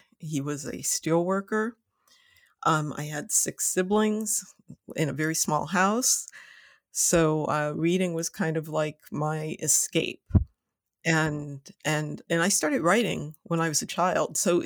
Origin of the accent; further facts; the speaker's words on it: Lorain, Ohio, United States; I grew up in Lorain, Ohio, which is just west of Cleveland.